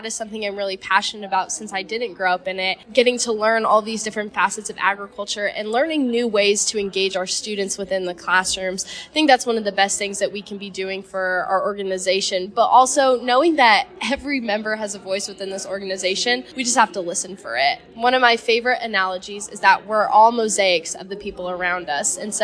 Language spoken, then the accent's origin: English; New Mexico, United States; I come from New Mexico, where we're very traditional agriculture based in our SAEs.